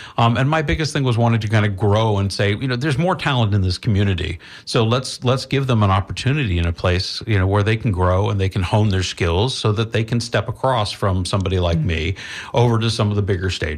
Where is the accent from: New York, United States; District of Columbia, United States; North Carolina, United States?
District of Columbia, United States; Washington; I come from the Washington, D.C. market.